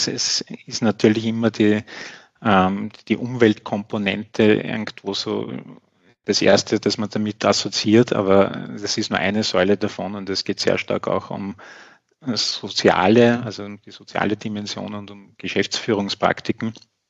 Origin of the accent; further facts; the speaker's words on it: Austria; als auch jetzt bei uns in Österreich gibt